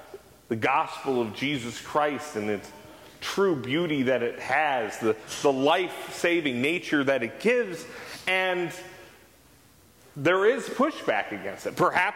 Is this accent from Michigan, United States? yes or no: yes; Michigan, United States; now in South Carolina, United States; How it is here in South Carolina, but in my home state of Michigan